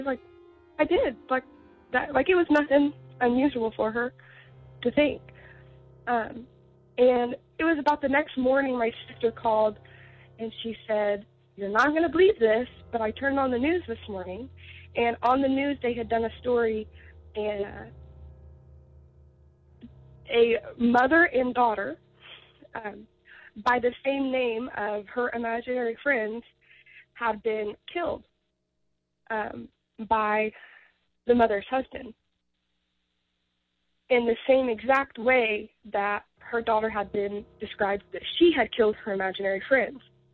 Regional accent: Indiana, United States; I'm from Indiana.

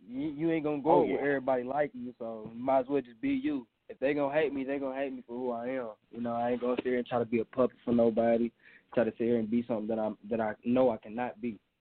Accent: Tennessee, United States; Alright, I came from Pad, Tennessee, a little small town in Knoxville, Tennessee.

